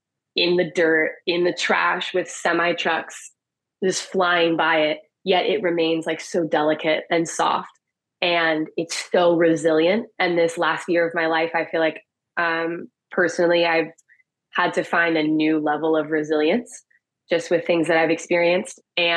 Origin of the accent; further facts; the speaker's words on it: Pennsylvania, United States; now in Los Angeles, United States; the lyrics are partly inspired by this roller rink that I grew up going to in Pennsylvania called Skate Castle.